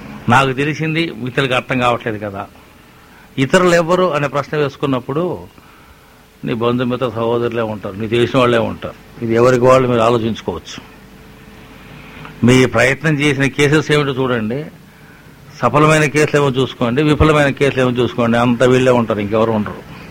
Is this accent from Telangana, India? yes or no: no; Tirupati, Andhra Pradesh, India; ఇప్పుడు సాధారణంగా మనం తీసుకుంటే మా ఊరు తిరుపతికి పోతే కనీసం రోజుకు 100,000 మంది వస్తుంటారట.